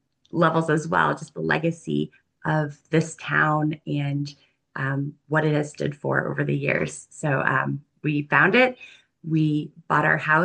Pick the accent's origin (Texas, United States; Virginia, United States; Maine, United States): Virginia, United States; moved away as an adult; now in Franklin, United States; So I am not a native New Englander. I am originally from Virginia, but we moved to Franklin in January of 2019.